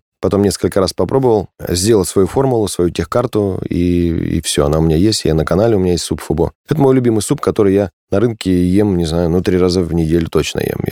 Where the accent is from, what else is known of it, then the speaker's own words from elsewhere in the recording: Krasnoyarsk, Krasnoyarsk Krai, Russia; даже в моем родном городе Красноярске есть крутые рестораны